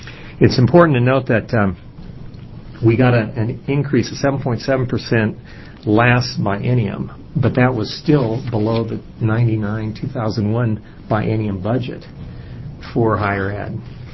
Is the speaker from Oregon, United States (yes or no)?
yes; Oregon, United States; from Central Oregon. I'm an attorney.